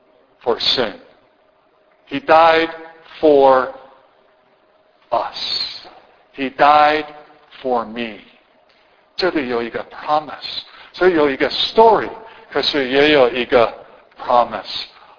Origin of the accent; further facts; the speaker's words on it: Chicago, Illinois, United States; 我是从小在我的 Chicago 美国教会，好像那个礼拜天要背那个圣经啊，我很反对，我很不喜欢